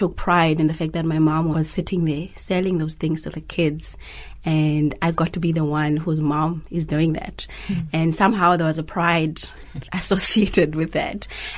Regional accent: Kamata, Eastern Cape, South Africa; also born or lived in Transkei; I was born in Transkei, the Eastern Cape, called Sofumbaba. I grew up in Kamata, which is a very disadvantaged place, village.

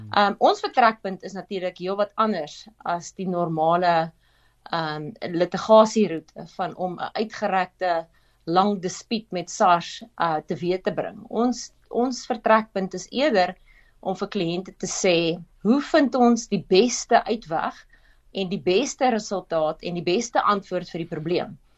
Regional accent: Randfontein, Gauteng, South Africa; ek kom eintlik van die Wesrand af, by klein hoeve groot geword, buite Randfontein skool gegaan, in die klein dorpie, laerskool en hoërskool

